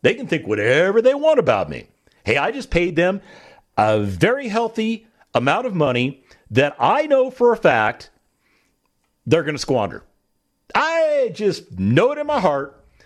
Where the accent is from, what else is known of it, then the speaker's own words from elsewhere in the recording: United States; And as an American, I have the First Amendment and I can criticize at will.